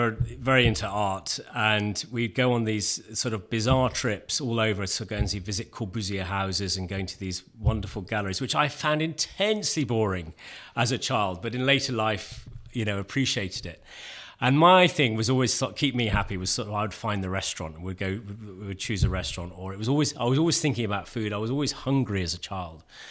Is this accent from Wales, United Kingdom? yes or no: no; Hampton Court, London, United Kingdom; I grew up in Hampton Court